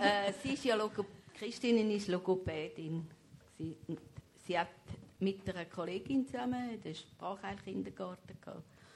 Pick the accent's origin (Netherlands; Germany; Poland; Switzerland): Switzerland; Zurich; Ja gut, ich bin jetzt in Zürich aufgewachsen, ich kenne eigentlich gar nichts anderes.